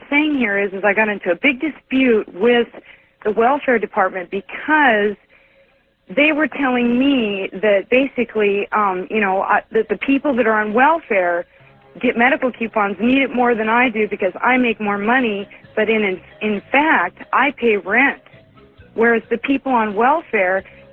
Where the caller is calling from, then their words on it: Renton, Washington, United States; And I'm calling from Renton, Washington.